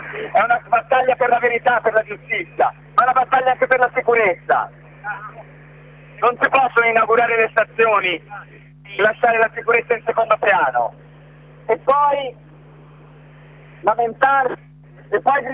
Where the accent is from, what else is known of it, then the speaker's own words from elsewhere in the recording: Bari, Apulia, Italy; Perché io sono di Bari, sono partito ad esempio ieri sera. Io ho già 8 ore di viaggio